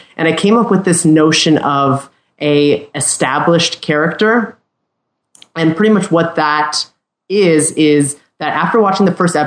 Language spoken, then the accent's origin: English; Montana, United States; She's from Montana. I'm from Montana too.